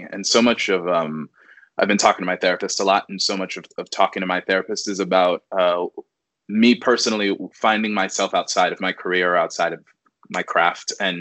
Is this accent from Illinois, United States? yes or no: no; New York City, New York, United States; I'm from New York City.